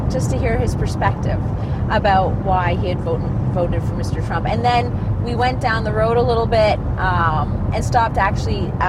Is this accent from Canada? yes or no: yes; Canada; we're from Canada.